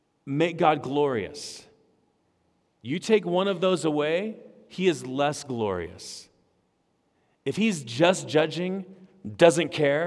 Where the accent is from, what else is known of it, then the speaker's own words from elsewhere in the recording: Manteca, California, United States; also born or lived in Ripon, California; Where I grew up in Manteca, California, we celebrated every year the pumpkin festival.